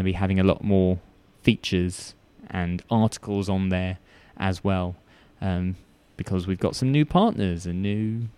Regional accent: England, United Kingdom; I'm being too English

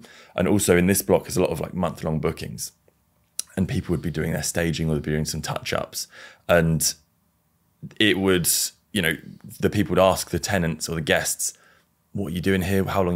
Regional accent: Maidstone, South East England, United Kingdom; so I'm from Maidstone. I zoomed into Maidstone and I saw there were, say, 200 Airbnbs.

